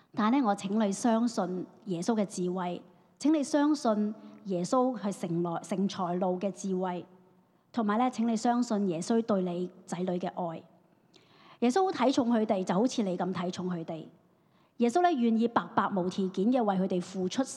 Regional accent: Hong Kong; 我哋香港人最難就係唔怕，最怕就係蝕底嘛

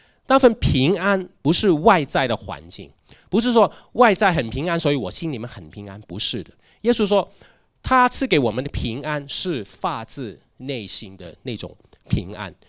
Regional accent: Hong Kong; 至少我在香港出生到现在，我都从来没经历过那么大的那种惧怕、不和平的那种感觉

